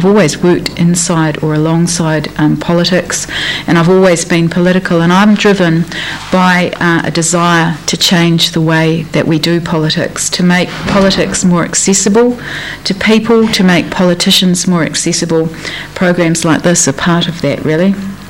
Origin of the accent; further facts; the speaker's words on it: Dunedin, Otago, New Zealand; moved away as an adult; I grew up in Dunedin. I moved away in my 20s and lived overseas for quite a bit of time. But I came back.